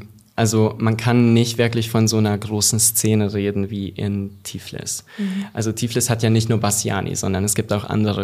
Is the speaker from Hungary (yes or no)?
yes; Hungary; moved away; So, ich bin aus Ungarn gegangen und ich dachte so, okay, ich gehe dann nicht mehr zurück